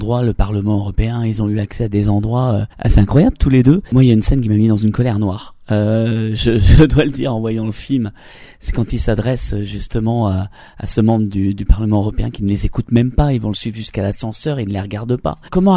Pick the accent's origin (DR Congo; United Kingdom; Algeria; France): France; Nous en tant que Français